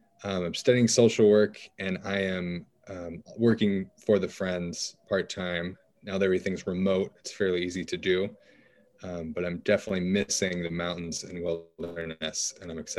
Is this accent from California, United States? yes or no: no; Montana, United States; And even growing up in Montana, no one tells you how incredible Idaho is.